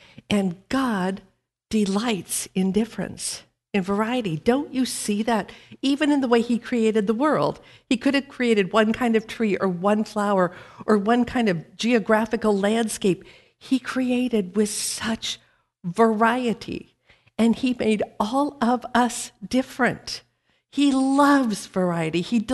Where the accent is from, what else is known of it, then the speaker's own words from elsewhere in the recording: Oregon, United States; now in Kentucky; I grew up in Oregon, which Nicole thinks is hilarious. And so having moved to Kentucky